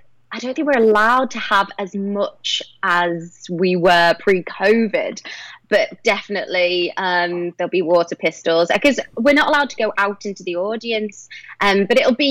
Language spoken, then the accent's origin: English; Liverpool, North West England, United Kingdom; accent: Scouse; My family, like, this is like my Scouse accent coming out now. I should like talk like this to you, shouldn't I? A red all the way. Like our family are big Liverpool supporters.